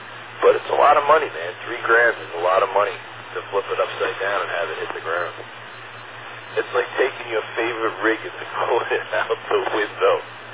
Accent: Staten Island, New York, United States; You know, I did the pouch camp in Staten Island. And, you know, I grew up on Staten Island and knew it very well.

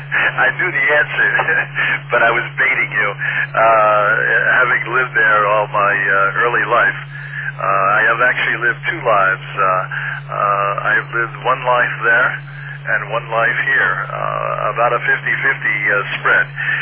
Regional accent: Port Washington, New York, United States; also born or lived in Roslyn; I grew up in Port Washington, also lived in Roslyn.

